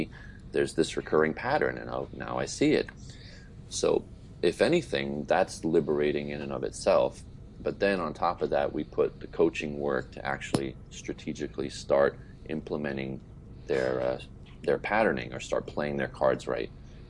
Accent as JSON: {"language": "English", "region": "England", "country": "United Kingdom", "tie": "born or raised there", "said": "I'm very British in that way, having grown up in England."}